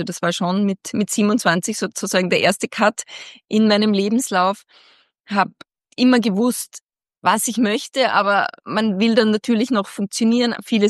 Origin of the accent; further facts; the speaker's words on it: Austria; ich möchte einen Sport betreuen, wo wir als Österreicher auch erfolgreich sind.